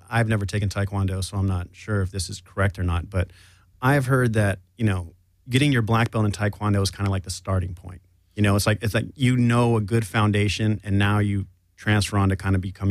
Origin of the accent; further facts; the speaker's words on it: El Paso, Texas, United States; I grew up in El Paso, Texas.